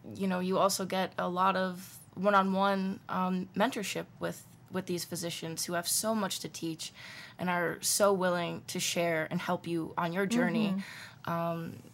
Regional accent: South New Berlin, New York, United States; I'm from South New Berlin, New York.

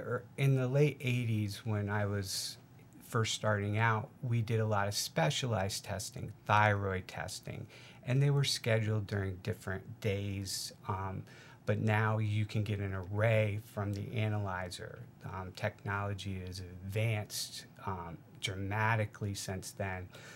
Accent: Saranac Lake, New York, United States; Went back to my hometown of Saranac Lake

